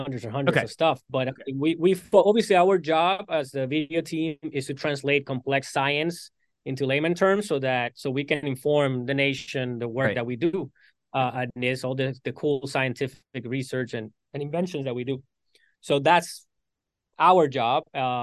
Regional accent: Puerto Rico; moved away as an adult; also born or lived in New York; So I'm originally born and raised in Puerto Rico. I moved to New York for college when I was 18, and I lived in New York for 11 years.

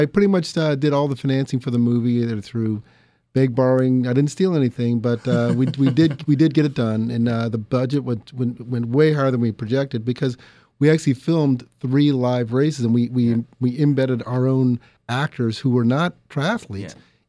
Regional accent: Virginia, United States; I grew up in Virginia. I went to St. Stephen's.

